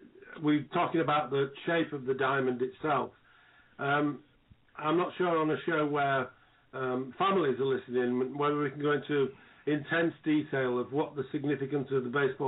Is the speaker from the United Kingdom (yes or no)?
yes; England, United Kingdom; Well, of course, as an Englishman, I don't feel fit to comment on that.